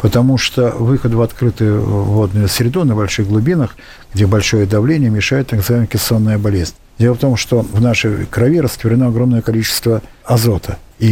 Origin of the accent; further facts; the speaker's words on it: Saint Petersburg, Russia; born there; я родился на Васильевском острове в Питере, и я могу считать себя островитянином.